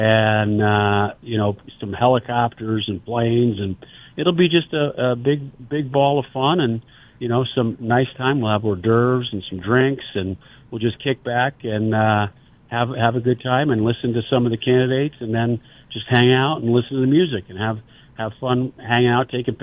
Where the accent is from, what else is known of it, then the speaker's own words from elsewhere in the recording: Connecticut, United States; also born or lived in New York; now in Colorado, United States; I moved here in 81 from the East Coast, from Connecticut and New York.